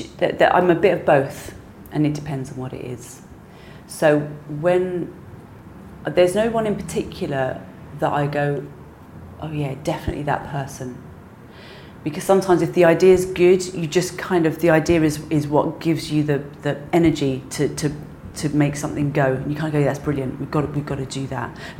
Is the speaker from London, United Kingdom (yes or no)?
yes; London, United Kingdom; I grew up in South London.